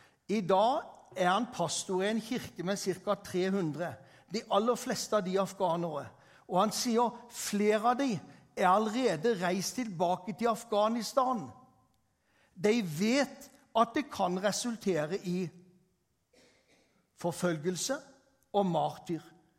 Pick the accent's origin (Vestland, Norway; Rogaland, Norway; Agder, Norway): Agder, Norway; Grimstad; fordi at hjemme i Grimstad så er en annen av mine barndoms- eller ungdomsvenner på besøk.